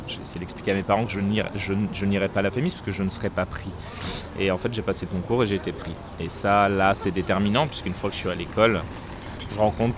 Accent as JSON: {"language": "French", "town": "Saint-Dizier", "region": "Grand Est", "country": "France", "tie": "born or raised there", "said": "je savais que je voulais parler de la ville de Saint-Dizier, de parler de la Haute-Marne, là où j'ai grandi."}